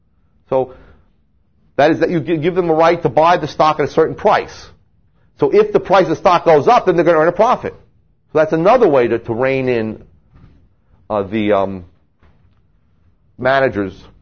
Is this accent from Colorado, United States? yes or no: no; New Jersey, United States; from my home state of New Jersey.